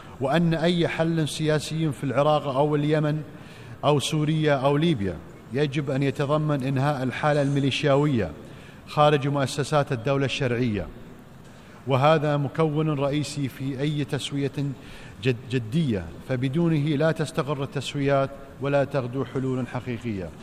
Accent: Qatar; ونحن مستعدون لاستضافة حوار كهذا عندنا في قطر

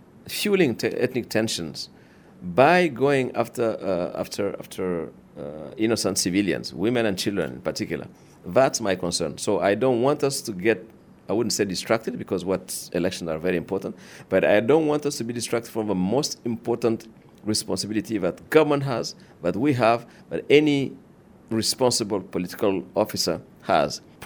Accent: Niger; I'm from Niger Republic, by the way.

